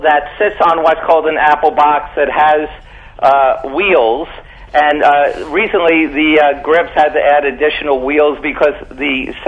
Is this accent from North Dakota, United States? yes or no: no; New York City, New York, United States; I grew up in Washington Heights. I was an only child of Jewish persuasion.